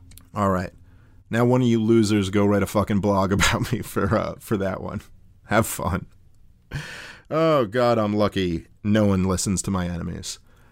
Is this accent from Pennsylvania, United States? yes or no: no; Brooklyn, New York, United States; I know this from growing up in New York City and living there my whole life. I grew up in Brooklyn.